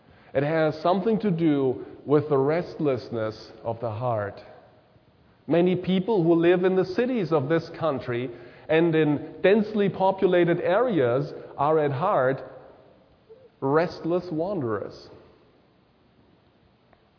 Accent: Germany; Well, I have seen it when I grew up in Germany.

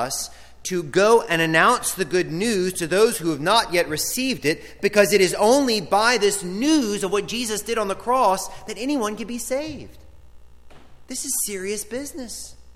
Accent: Ware Shoals, South Carolina, United States; I didn't have to defend his faith growing up in Ware Shoals, South Carolina.

